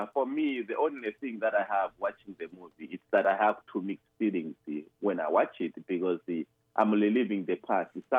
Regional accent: Malawi; So I grew up in Malawi, in a small village in Malawi. I grew up in the farming village. So my parents are farmers.

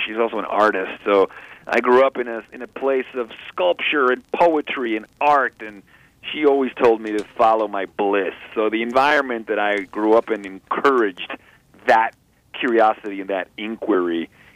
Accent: Venezuela; I mean, I grew up in Venezuela.

